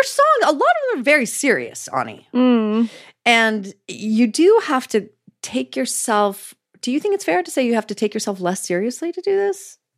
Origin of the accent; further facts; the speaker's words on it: Idaho, United States; I'm from Idaho and like many generations. And I live in like the coastal elite thing, the bubble of it all.